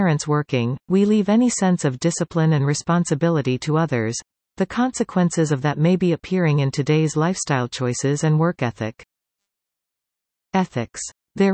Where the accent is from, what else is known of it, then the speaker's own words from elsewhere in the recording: Canada; Okay, you and I, as Canadian citizens, could not have done much about these world events.